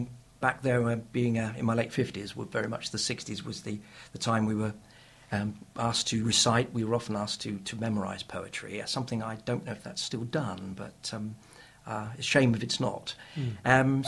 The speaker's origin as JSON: {"language": "English", "town": "Clevedon", "region": "South West England", "country": "United Kingdom", "said": "Well, I'm actually from Clevedon, which is not that international, but it is if you look out over to Wales, I suppose, across the Bristol Channel."}